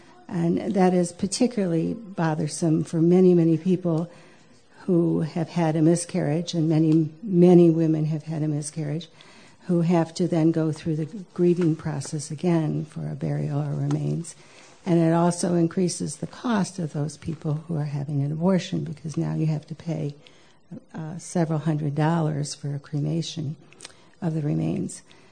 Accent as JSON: {"language": "English", "region": "Indiana", "country": "United States", "said": "I'm from Indiana"}